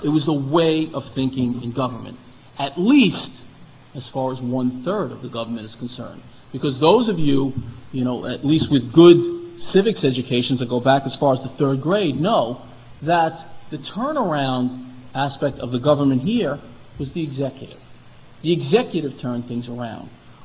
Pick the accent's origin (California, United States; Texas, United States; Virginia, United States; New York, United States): New York, United States; New York City; I, as a New Yorker, have seen it as a citizen, but also I've seen it from the inside.